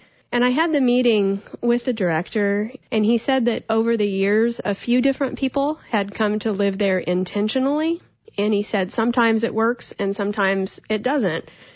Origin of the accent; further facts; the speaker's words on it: Midwest, United States; because I grew up in the Midwest, and just that need to care for myself, the work ethic.